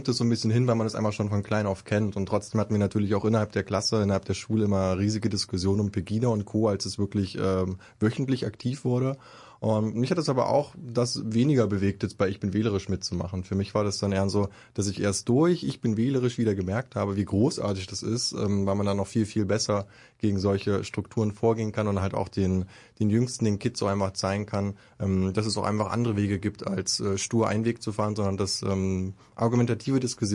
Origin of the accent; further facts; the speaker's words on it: Dresden, Saxony, Germany; born there; weil ich gebürtiger Dresdner bin.